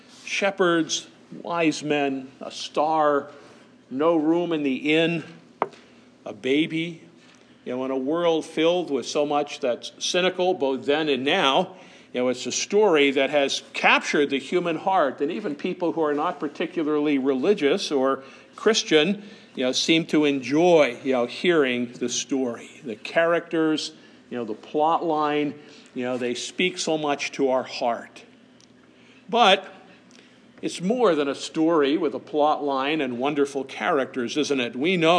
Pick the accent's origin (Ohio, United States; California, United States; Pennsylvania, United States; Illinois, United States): Pennsylvania, United States; Bethlehem; Reed and I grew up in Bethlehem, Pennsylvania. We grew up in a land of Bible names.